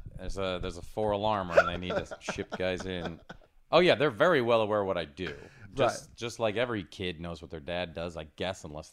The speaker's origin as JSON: {"language": "English", "town": "Rome", "region": "Lazio", "country": "Italy", "tie": "born or raised there", "also_born_or_lived": "Seattle / New Jersey", "lives_now": "United States", "said": "I was born in Rome. We moved to Seattle, which my father, when he first got there, hated it and said, literally, he set out."}